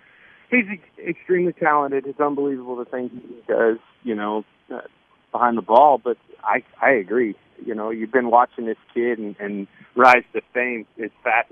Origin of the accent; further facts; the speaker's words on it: Emporia, Kansas, United States; And certainly came from, I came from Emporia, Kansas.